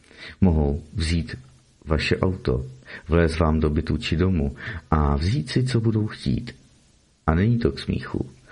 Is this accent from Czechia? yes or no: no; Donbas, Ukraine; Ano, já jsem z Donbasu a byla jsem tam i v posledních letech a vím, co říkám.